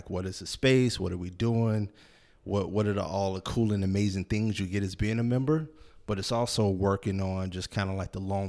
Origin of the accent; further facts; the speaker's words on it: Chicago, Illinois, United States; Like, no, I grew up Southside Chicago. Like, and anyone who's from Chicago or been there knows exactly what that means.